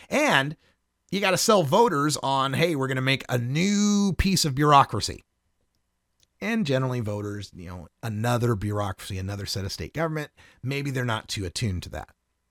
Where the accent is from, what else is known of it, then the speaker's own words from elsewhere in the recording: Oregon, United States; And today we're going to talk more about my home state of Oregon.